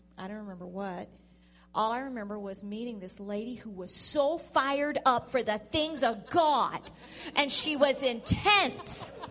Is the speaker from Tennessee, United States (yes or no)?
no; Pensacola, Florida, United States; Now, I am a native. I grew up in Pensacola, which is kind of like a whole nother world for Florida. We're like our own state. We're really L.A., lower Alabama up there.